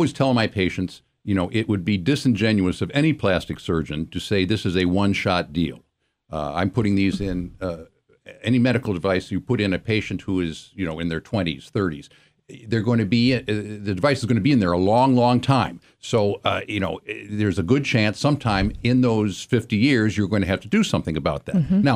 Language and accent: English; Madison, Wisconsin, United States; I was born and raised here in Madison.